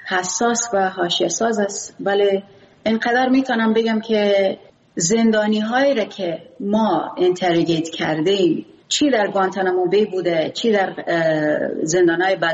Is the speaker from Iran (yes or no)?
no; Afghanistan; first language Pashto; Persian is a second language; ولی خب پیش آمد که اینا ما را باید به قندهار میفرستادن و جنگ میفرستادن، چون ما زبان مادریم پشتو است